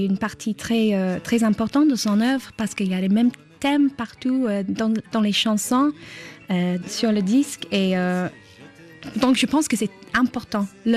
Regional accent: England, United Kingdom; French is a second language; mais aussi en Angleterre et le monde anglo-saxon, parce que je suis anglaise.

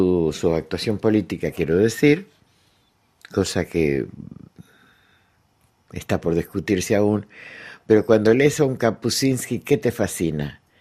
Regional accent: Argentina; cuando era pequeña, chica, como decíamos en Argentina

